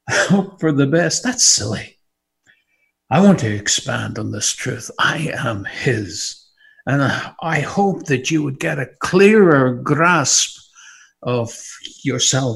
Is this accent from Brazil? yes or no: no; Maghera, Northern Ireland, United Kingdom; I was born and raised in Northern Ireland, in a little place called Mahara.